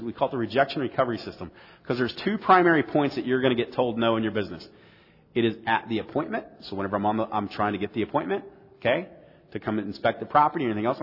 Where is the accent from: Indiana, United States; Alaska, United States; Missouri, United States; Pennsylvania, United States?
Missouri, United States; St. Louis; this property is in an area in I'm from St. Louis. This is in Overland.